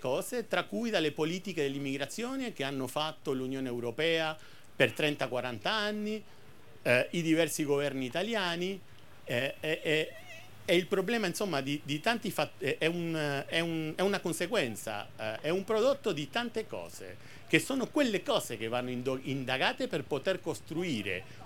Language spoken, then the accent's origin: Italian; Argentina; io non sono italiano, sono argentino